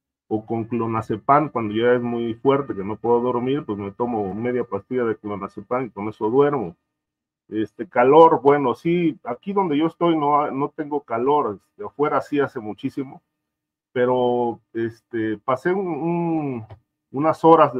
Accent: Veracruz, Mexico; now in Mexico City, Mexico; decidí ya instalarme en la Ciudad de México y dije pues aquí me quedo y pues prácticamente soy mitad veracruzano, mitad chilango.

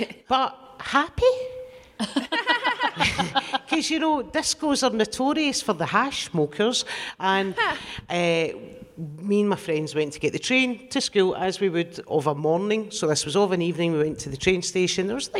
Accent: Glasgow, Scotland, United Kingdom; So, I grew up in the East End of Glasgow.

